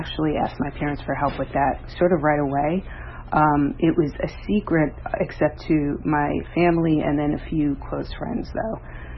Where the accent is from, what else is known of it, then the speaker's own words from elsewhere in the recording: New York, United States; I grew up in New York. I had my first drink 5 days before my 12th birthday.